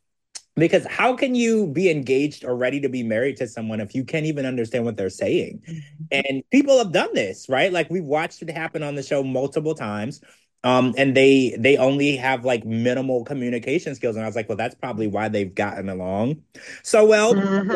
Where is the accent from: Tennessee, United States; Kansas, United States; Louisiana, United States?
Louisiana, United States; Because I grew up in Louisiana. I'm a Creole, and it's so funny because when I go back home or I talk to people or I watch videos of whatever people from Louisiana, there is such a unique way that they talk.